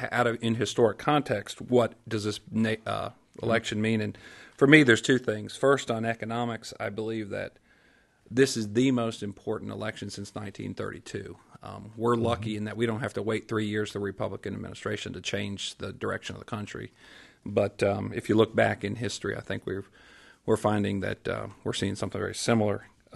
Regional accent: Roanoke, Virginia, United States; from Roanoke

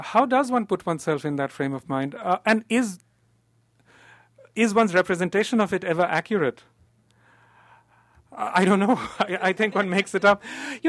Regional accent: India; because I look out at the world as an Indian, you know, is the moment of departure.

